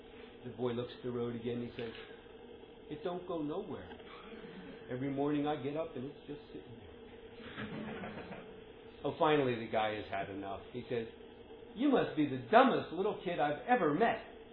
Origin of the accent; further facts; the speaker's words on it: Philadelphia, Pennsylvania, United States; There's a man, I'm from Philadelphia, I think you said that, huh?